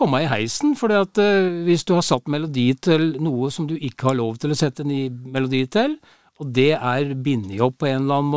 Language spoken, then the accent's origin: Norwegian; Kongsberg, Buskerud, Norway; blant annet fra Kongsberg hjembyen min og noen andre.